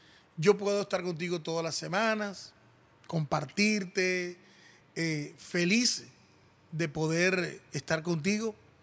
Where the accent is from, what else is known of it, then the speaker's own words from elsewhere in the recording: Colombia; en mi país, Colombia, todo está podrido